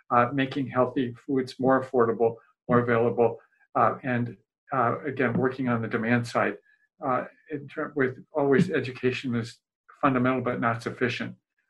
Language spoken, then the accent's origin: English; Midwest, United States; But, I hate to say it, I'm from the Midwest too